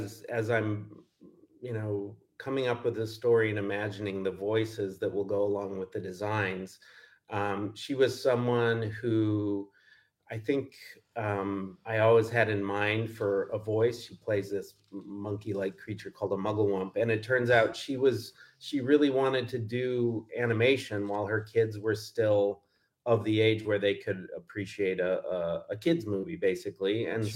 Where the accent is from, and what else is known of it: Neenah, Wisconsin, United States; born or raised there